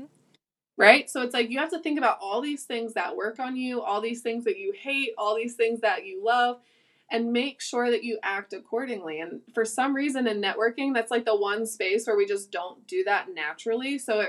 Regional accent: Philadelphia, Pennsylvania, United States; We ended up moving out to Kansas. I'm from Philly.

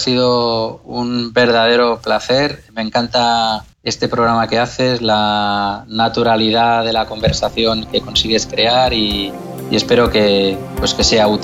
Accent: Catalonia, Spain; first language Catalan; Spanish is a second language; En mi caso, además del español, el catalán, que es mi lengua, digamos, materna, ¿no?

